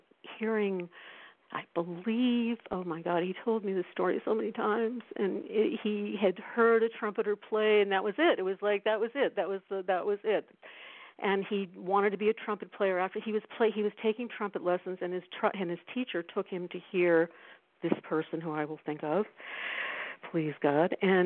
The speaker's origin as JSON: {"language": "English", "town": "Boston", "region": "Massachusetts", "country": "United States", "also_born_or_lived": "Miami", "said": "Ira brought us into incredible exposure of amazing musicians in Miami when we moved from Boston."}